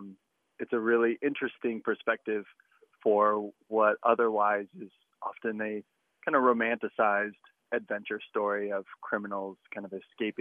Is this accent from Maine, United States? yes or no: no; Durham, North Carolina, United States; I'm from Durham, North Carolina.